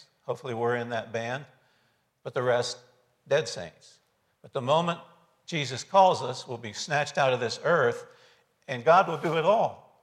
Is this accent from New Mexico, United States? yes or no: no; Boston, Massachusetts, United States; born there; I was born on August 19th, 1946, in a hospital in Boston, Massachusetts, where my father was serving in the Navy